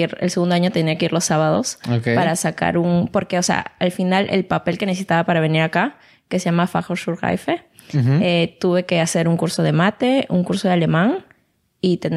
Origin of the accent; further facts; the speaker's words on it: Peru; now in Germany; Yo soy de Perú. En Perú es muy común.